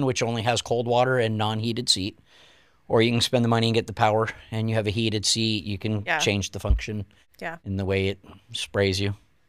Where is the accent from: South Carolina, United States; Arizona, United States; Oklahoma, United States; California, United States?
California, United States; I'm from California. I make my own Mexican food.